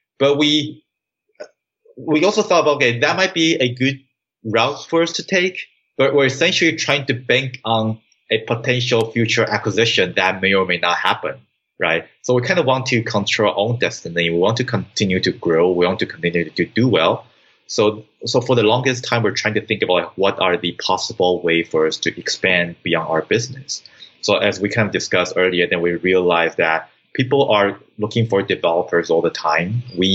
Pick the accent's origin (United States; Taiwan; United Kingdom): Taiwan; I'm originally from Taiwan as well. Mm-hmm. So I consider that as my native country.